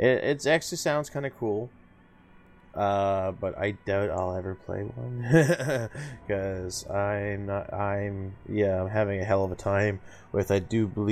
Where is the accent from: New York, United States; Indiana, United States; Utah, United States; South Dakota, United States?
New York, United States; Especially New York, since I'm a Lumi, I'm a New Yorker.